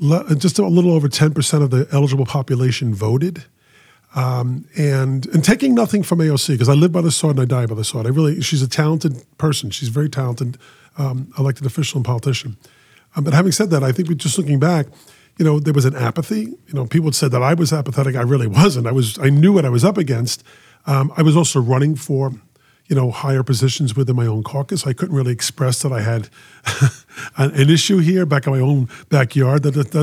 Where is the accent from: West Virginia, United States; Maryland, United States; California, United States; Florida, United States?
California, United States; Woodside; I lost my hometown by 400 votes, you know, where I'd been elected for over 30 years, you know, of Woodside.